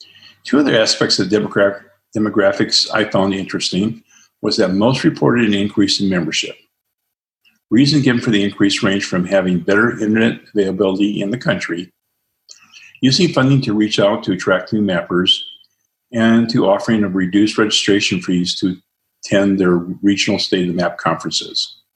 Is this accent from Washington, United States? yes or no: yes; Mount Vernon, Washington, United States; from Mount Vernon, Washington.